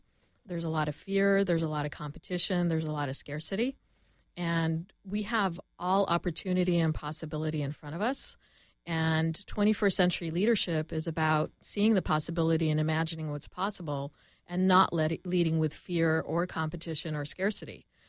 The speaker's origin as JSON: {"language": "English", "country": "Canada", "accent": "Canadian", "said": "There's my Canadian accent coming out."}